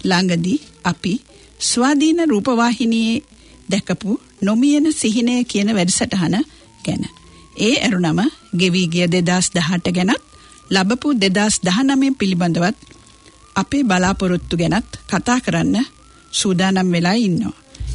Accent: Homagama, Western Province, Sri Lanka; born there; කැලණිය එකාතකට මගේ දෙවෙනි ගම. උපන් ගම හෝමගම. අම්මගේ ගම කැලණිය.

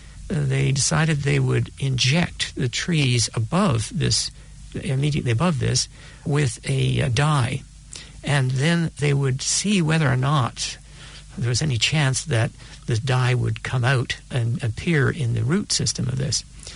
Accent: Canada; as a Canadian, I should be thinking metric

